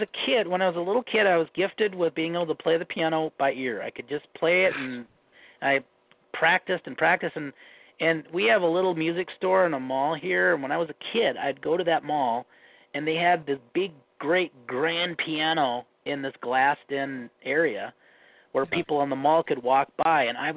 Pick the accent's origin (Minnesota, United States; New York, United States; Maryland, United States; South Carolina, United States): Minnesota, United States; accent: Minnesota; also born or lived in California; I lived in California for like 8 or 9 years, and I may have lost some of my accent bit. But when I remember my roommates used to tease me about my accent, my Minnesota accent.